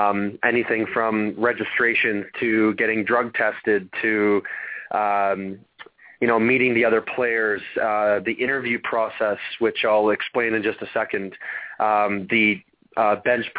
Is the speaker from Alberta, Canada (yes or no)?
no; London, Ontario, Canada; I grew up in London, Ontario, just 2 hours west of Toronto.